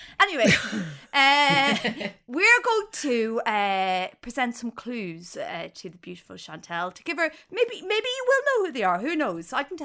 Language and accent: English; Ireland; now in United Kingdom; as an Irish person who lives in the UK